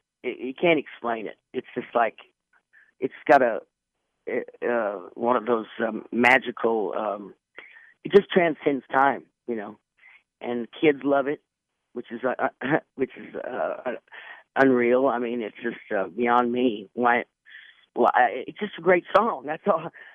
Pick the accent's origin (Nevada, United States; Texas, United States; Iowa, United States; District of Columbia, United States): Nevada, United States; Las Vegas; I come from Las Vegas, that's where I live, me and my dad, and came to Nashville for 2 weeks